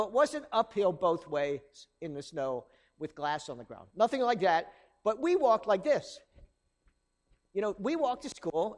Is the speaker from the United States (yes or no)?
yes; Northeast, United States; I'm from the Northeast, all right?